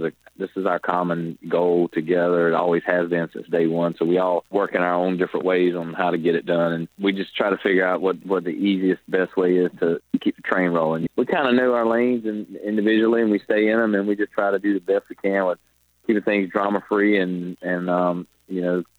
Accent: Robertsonville, North Carolina, United States; Robertsonville, North Carolina, my hometown, visiting family, actually walking through the old barn in my backyard where we first started this band

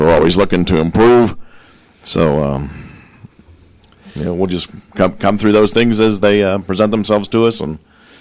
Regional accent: Ohio, United States; Sure. So I grew up in Ohio, went to college and medical school in Ohio.

